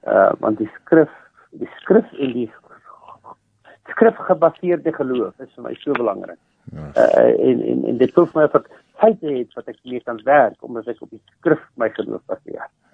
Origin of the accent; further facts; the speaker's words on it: Harrismith, Free State, South Africa; born there; ek het op Harry Smith gebore.